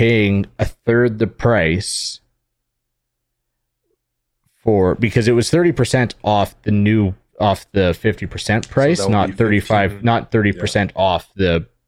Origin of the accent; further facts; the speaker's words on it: Canada; growing up in Canada, I've never even heard of it.